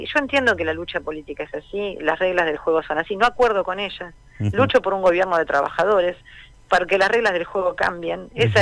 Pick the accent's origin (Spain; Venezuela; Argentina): Argentina; Neuquén; Soy neuquina, me he criado siempre hablando de estas carencias